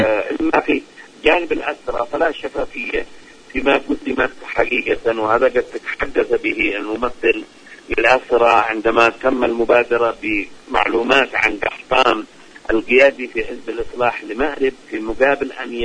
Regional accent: Yemen; نحن كشعب يمني وأنا أحدثك أخي الكريم وكل من يسمعون بأني بصفتي مواطن يمني

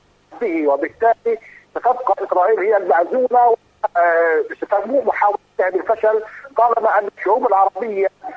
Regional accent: Palestine; ونحن ندرك أن واجبنا كفلسطينيين أن نصبح حامي هذا التطبيع

